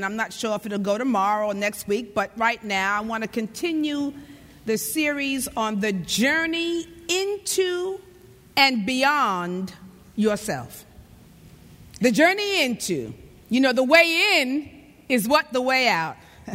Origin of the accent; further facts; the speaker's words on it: India; I come from India, and usually my state when I return, it may last for a couple of weeks